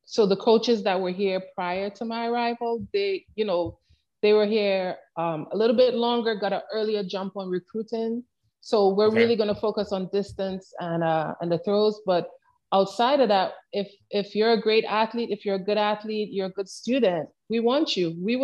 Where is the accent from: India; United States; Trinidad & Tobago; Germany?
Trinidad & Tobago; The challenge that I had as a young person growing up in Trinidad is that, and growing up in the rural area in Trinidad, is that I did not have exposure to coaches.